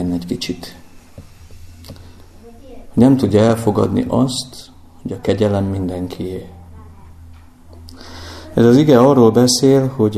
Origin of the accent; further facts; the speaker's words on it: Pest, Hungary; én Pest megyei vagyok eredendően